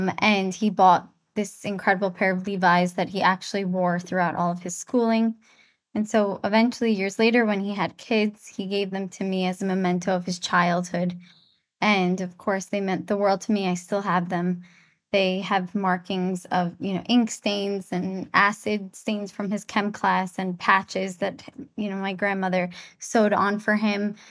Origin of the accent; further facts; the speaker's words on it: New York, United States; So as a New Yorker, my fingers were on the pulse of fashion.